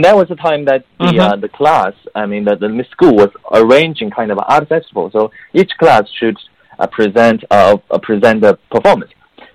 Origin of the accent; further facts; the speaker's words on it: Beijing, China; English is a second language; Okay, so I grew up in Beijing, China. So at the same time, you know, English is not my native language, so I'm trying my best. And I grew up in Beijing